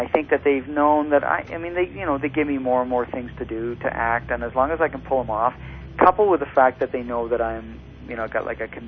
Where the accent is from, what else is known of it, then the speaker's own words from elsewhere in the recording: Swansea, Wales, United Kingdom; born there; Yeah, I was born in Swansea, South Wales.